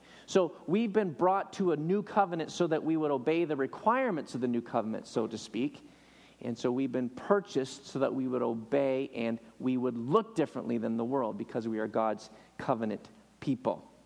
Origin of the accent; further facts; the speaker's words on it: Canada; now in United States; I'm a Canadian citizen and U.S. permanent resident